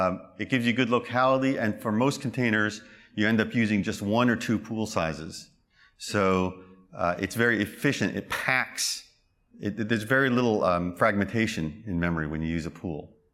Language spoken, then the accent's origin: English; Massachusetts, United States; I'm from Massachusetts, I get to say wicked fast.